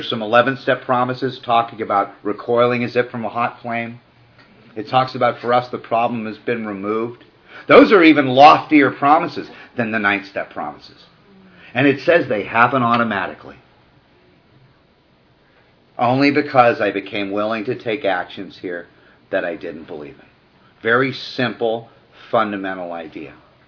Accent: Malibu, California, United States; born or raised there

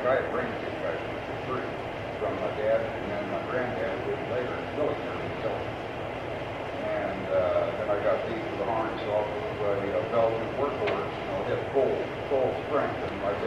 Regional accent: Woodson, Missouri, United States; I was raised in Woodson, Missouri, and I was living in Woodson, Missouri.

